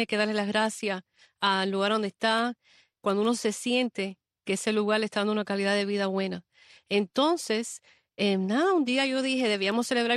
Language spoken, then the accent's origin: Spanish; Miami, Florida, United States; born there; Y por eso yo nací en Miami, porque la familia vino toda para acá y yo nací aquí en Miami.